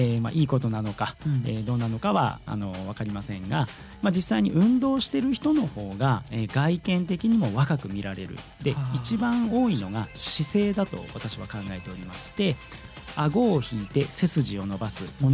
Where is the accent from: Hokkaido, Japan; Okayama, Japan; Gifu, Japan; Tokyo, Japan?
Hokkaido, Japan; now in Mito, Japan; 私自身出身は実は北海道でございまして、今家族は、神奈川の方に住んでおります。私自身今単身赴任でこちらに来ておりまして、